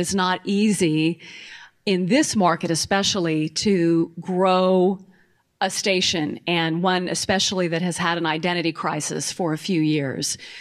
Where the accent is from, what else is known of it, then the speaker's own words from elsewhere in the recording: Texas, United States; also born or lived in Portland, Oregon / Greenville, South Carolina; now in Atlanta, United States; Before that, I was in South Carolina for 6 years in Greenville, just up the road, covered the Olympics here in Atlanta, thought I'd never been as hot in my life. And I grew up in West Texas